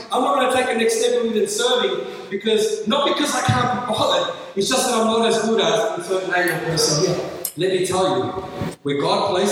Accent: Melbourne, Victoria, Australia; I would be leading a location in my hometown, you know, in the western suburbs of Melbourne

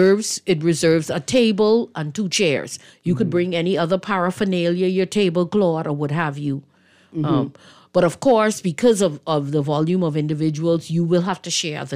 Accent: Fox Hill, New Providence, Bahamas; I remember growing up in the Foxhill community, they used to talk about the greasy man.

